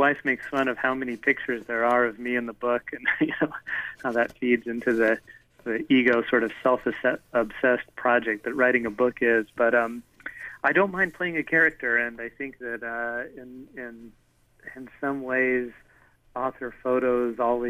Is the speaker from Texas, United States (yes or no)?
yes; El Paso, Texas, United States; I grew up in El Paso, so this is the desert Southwest, and really is not very much like the rest of Texas.